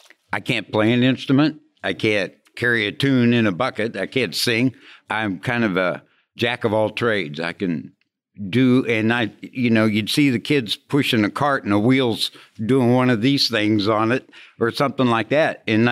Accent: Raytown, Missouri, United States; No, I grew up in Wrightown, Missouri, which is a suburb of Kansas City. Blue Springs is a suburb of Kansas City, Missouri. And I grew up there, went to Raytown South High School.

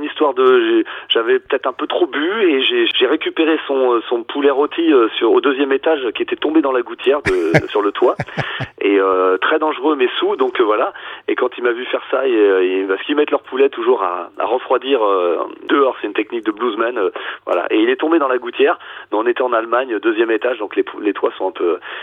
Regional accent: Nantes, Pays de la Loire, France; moi je suis nantais et j'aime beaucoup cette salle

